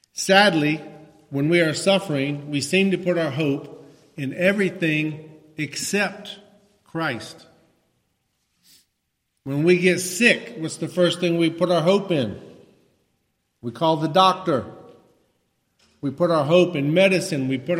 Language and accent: English; the South, United States; And also, growing up in the South, I'm pretty sure I can fix almost anything with some WD-40 and some duct tape.